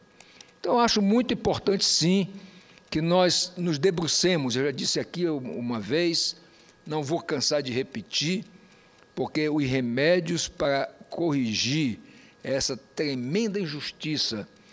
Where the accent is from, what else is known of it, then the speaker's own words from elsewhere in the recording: Roraima, Brazil; born there; also born or lived in Manaus; Eu estudava em Manaus, eu nasci em Roraima, e, portanto, estudava em Manaus, que é vizinho.